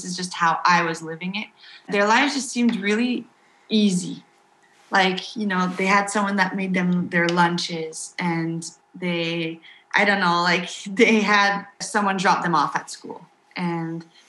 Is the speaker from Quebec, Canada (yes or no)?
yes; Montreal, Quebec, Canada; also born or lived in United States; I'm Peruvian and Hungarian. And so, but I grew up in Montreal in Canada and then went to school in the States.